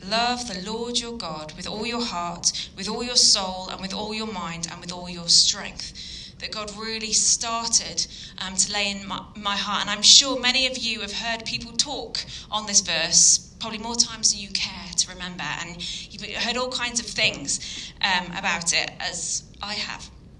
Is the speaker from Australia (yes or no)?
no; Yorkshire and the Humber, United Kingdom; now in Leighton Buzzard, United Kingdom; Originally, I'm from Yorkshire, so I always like to add that in. Got to love a bit of the north.